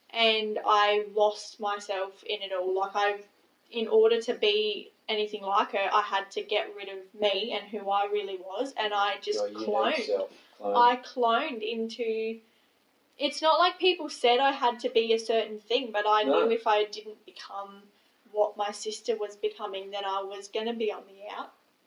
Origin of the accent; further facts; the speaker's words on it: Australia; And I wasn't into what being an Australian teenager is.